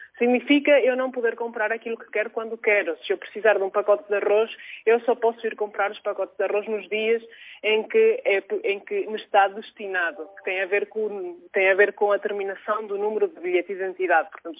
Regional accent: Venezuela; moved away; para nós que nascemos na Venezuela e que passamos lá uma parte importante das nossas vidas, no meu caso estive lá 17 anos e tenho lá muita da minha família ainda

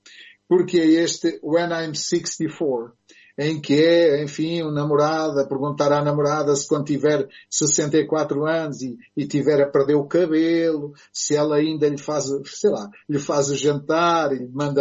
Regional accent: Santarém, Portugal; born there; eu pertenço, nasci no Val do Tejo, que é uma nova província portuguesa.

